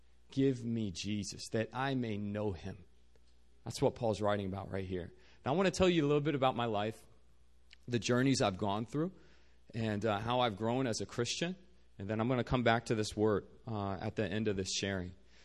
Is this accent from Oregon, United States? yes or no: no; Virginia, United States; moved away as an adult; now in South Korea; I'm originally from Virginia. I grew up there, studied engineering at Virginia Tech before God called me out here to Korea.